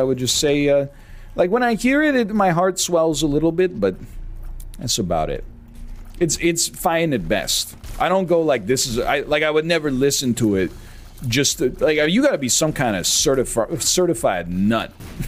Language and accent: English; Canada; So I think being a Canadian is well positioned to that extent.